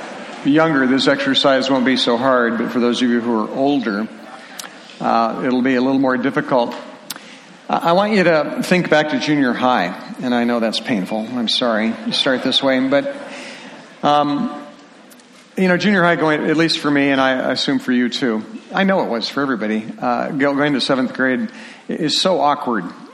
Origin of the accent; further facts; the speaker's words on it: United States; like I know everybody in Detroit because I'm from America